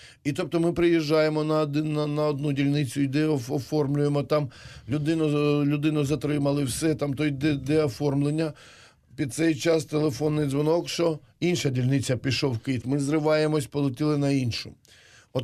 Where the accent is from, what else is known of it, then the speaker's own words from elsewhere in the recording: Donetsk, Donetsk Oblast, Ukraine; до війни я жив в Донецьку, я народився в Донецьку, я коренний донеччанин